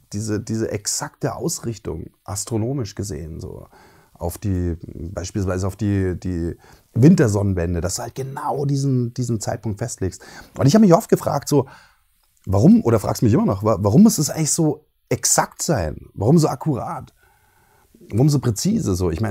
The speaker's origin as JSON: {"language": "German", "region": "Saxony", "country": "Germany", "said": "wir kommen aus Sachsen, ja. Erzgebirge, ja."}